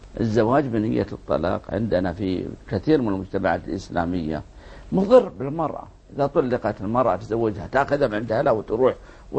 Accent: Saudi Arabia; عندنا في المملكة العربية السعودية

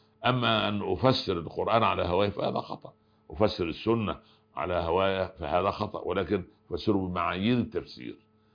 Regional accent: Egypt; نعم أنا مصري.

